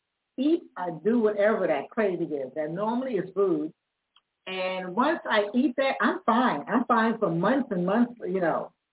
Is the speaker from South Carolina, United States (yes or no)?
yes; South Carolina, United States; And I didn't go anywhere to my hometown, which is South Carolina, for many reasons.